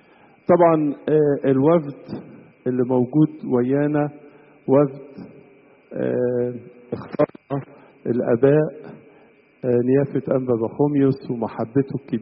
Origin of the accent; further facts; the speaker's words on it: Egypt; أنا جاي من مصر